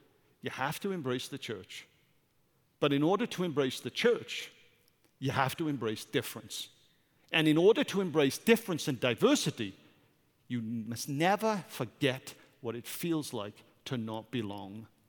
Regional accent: Wales, United Kingdom; I thought about as a Brit, I actually grew up with two anthems being my anthem.

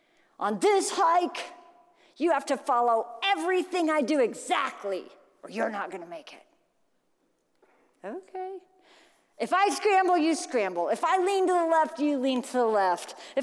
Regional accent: Iowa, United States; because we're from Iowa and we didn't know you're not supposed to eat all the snacks.

